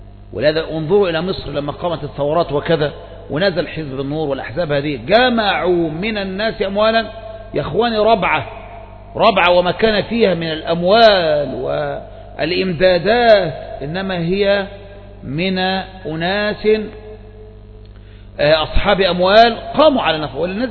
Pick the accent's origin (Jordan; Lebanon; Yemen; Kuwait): Yemen; والجمعيات التي عندنا في اليمن جمعيات مغلفة